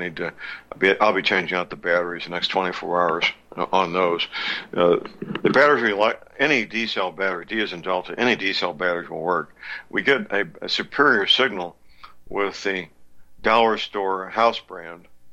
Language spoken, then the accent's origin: English; St. Louis, Missouri, United States; answered by very polite, well-trained young men and women in my hometown, St. Louis, Missouri.